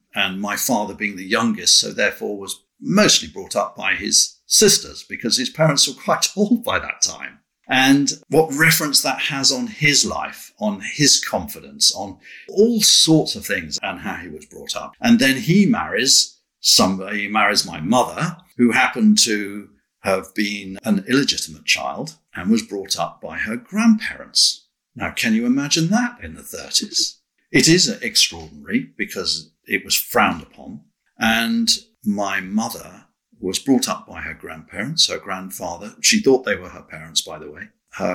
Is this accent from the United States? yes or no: no; Wendover, South East England, United Kingdom; also born or lived in Leeds; I was born in Leeds because my parents moved down to Buckinghamshire, a little village called Wendover, which was all countryside at the time.